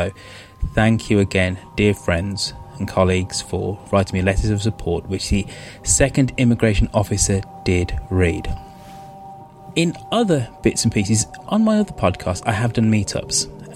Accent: United Kingdom; now in United States; But I am British and I own a home in London.

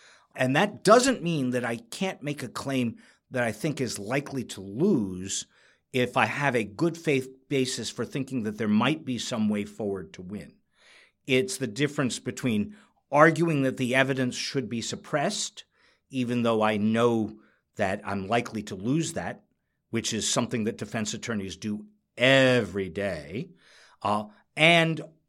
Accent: New York, United States; I'm a New Yorker and you're wrong.

